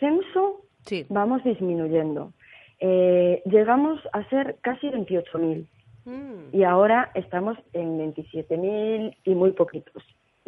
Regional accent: Palmeira, Galicia, Spain; yo soy del pueblo de Palmeira, de la parroquia de Palmeira. Palmeira es un pueblo de migrantes

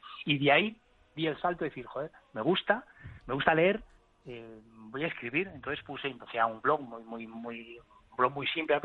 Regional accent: Guadalajara, Castilla-La Mancha, Spain; Yo soy de Guadalajara

